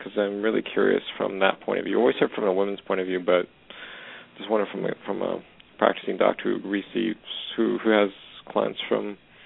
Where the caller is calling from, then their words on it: Canada; I'm calling from Canada.